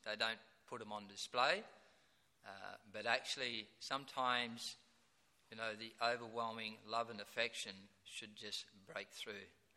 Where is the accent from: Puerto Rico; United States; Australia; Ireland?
Australia; Broadmeadows, Victoria; But where I grew up in Broadmeadows, there's no question of holding hands with anyone on the street.